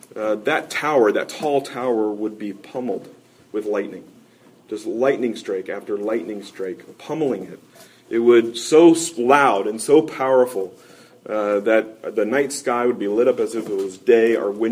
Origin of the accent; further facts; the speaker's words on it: Westwood, Kansas, United States; In the neighborhood in which I grew up in Westwood, Kansas, a little suburb of Kansas City